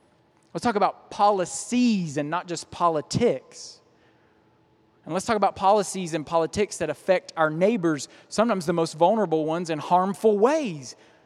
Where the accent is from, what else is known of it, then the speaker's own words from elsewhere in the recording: Appalachia, United States; moved away as an adult; I'm from Appalachia, so all I ever understood about money was that it always went out of our hometown. It never stayed in, and I'm part of the brain drain. I mean, I left at 18 and got out because there weren't opportunities there.